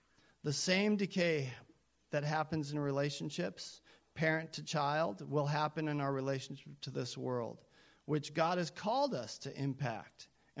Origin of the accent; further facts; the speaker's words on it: Kenya; I grew up in Kenya.